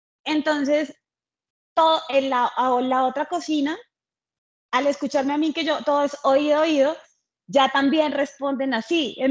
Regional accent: Santander, Colombia; soy santandereana, hablo fuerte

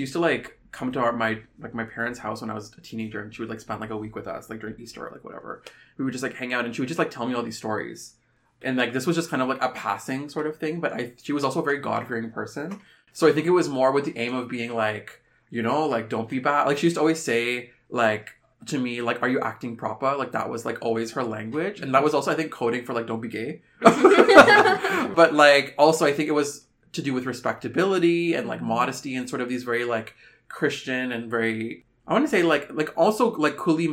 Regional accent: Canada; to like be born and raised in Canada.

